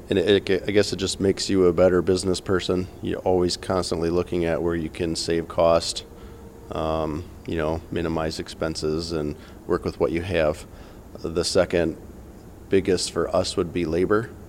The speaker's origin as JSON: {"language": "English", "town": "Harbor Beach", "region": "Michigan", "country": "United States", "said": "I'm from Harbor Beach, Michigan."}